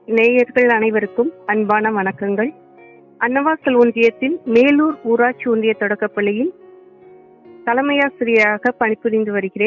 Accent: Karaikudi, Tamil Nadu, India; அதனால பிறந்தது வளர்ந்தது எல்லாமே காரைக்குடி தான்.

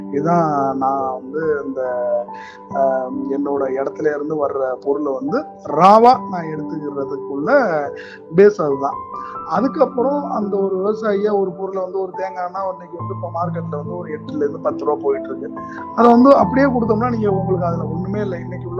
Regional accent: Pattukkottai, Tamil Nadu, India; நான் வந்து டெல்டா மாவட்டத்தை சேர்ந்தவன். நான் சொந்த ஊர் பட்டுக்கோட்டை, பக்கத்துல தூரங்குறிச்சிக்கு பக்கத்துல உள்ள ஒரு கிராமம், ராசியங்காடுங்கிற கிராமம்.

